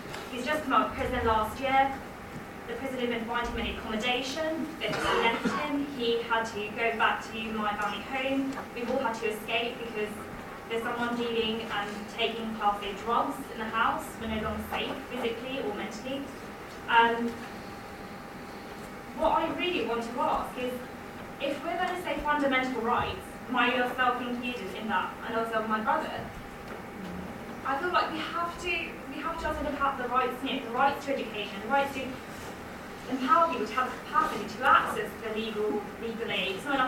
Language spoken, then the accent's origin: English; Tower Hamlets, London, United Kingdom; I grew up in Tower Hamlets. Around the 1990s, I come from a very strong Bangladeshi community